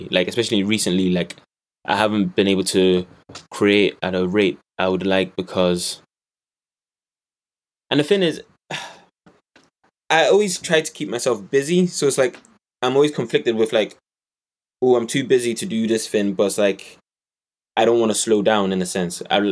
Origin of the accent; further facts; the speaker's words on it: London, United Kingdom; accent: Irish; now in Ireland; I'm from London. Are you? I used to live in London. Moved here in 2007. That's why my Irish accent isn't that strong.